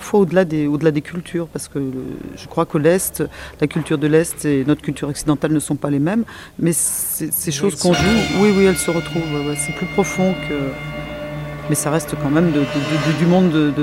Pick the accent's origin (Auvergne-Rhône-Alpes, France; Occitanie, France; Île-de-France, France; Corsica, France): Auvergne-Rhône-Alpes, France; Lyon; D'abord, moi, c'est une drôle d'histoire parce que je suis originaire de Lyon